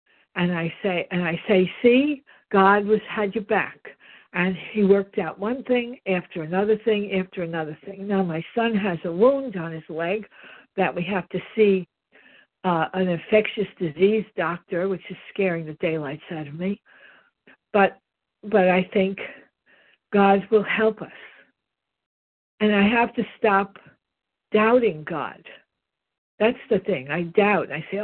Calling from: New York, United States; from New York.

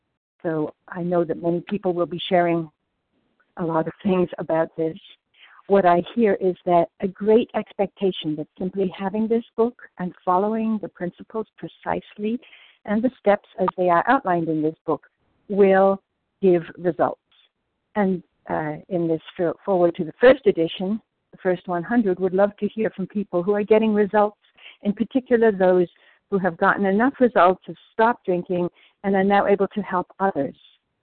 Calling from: New Jersey, United States; Good morning. … in New Jersey.

